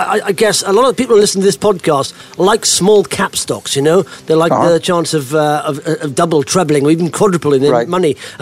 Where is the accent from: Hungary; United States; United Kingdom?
United Kingdom; Wales; I'm from Wales, and that's our national sport.